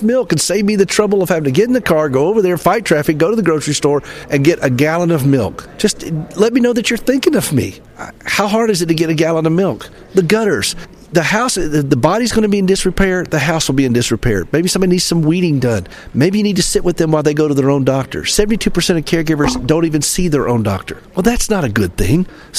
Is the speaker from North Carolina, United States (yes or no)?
no; Nashville, Tennessee, United States; You know, we got that in the South. I'm from Nashville. I don't know if you can tell if I'm from the South here.